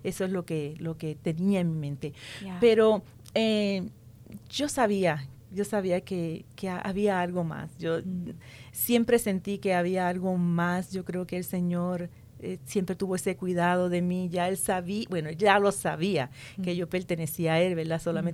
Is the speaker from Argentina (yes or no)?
no; Puerto Rico; Yo soy puertorriqueña, ajá, de Puerto Rico, como decimos, de la pura cepa boricua.